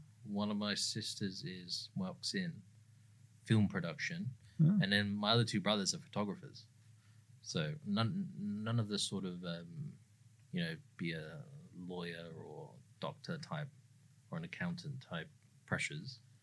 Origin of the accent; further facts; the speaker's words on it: England, United Kingdom; I'm from England originally.